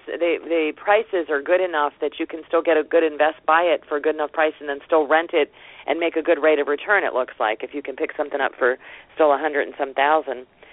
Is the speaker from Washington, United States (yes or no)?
no; Hawaii, United States; I flew to my mother. I flew out there between Christmas and New Year's, and I'm from Hawaii.